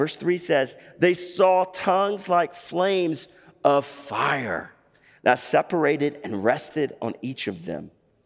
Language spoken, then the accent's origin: English; Alabama, United States; All right, I can say that because I'm from Alabama, all right?